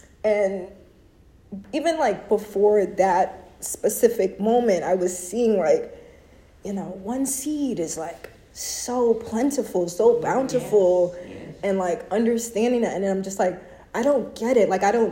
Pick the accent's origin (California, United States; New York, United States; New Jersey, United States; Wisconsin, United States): New York, United States; Brooklyn; She, her pronouns. I'm from Brooklyn, New York, originally. I'm still in Brooklyn, so native New Yorker.